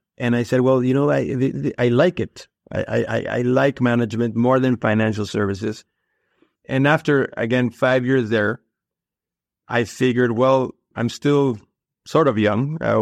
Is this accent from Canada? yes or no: no; Mexico City, Mexico; I was born and raised in Mexico City. I went to college in Mexico City.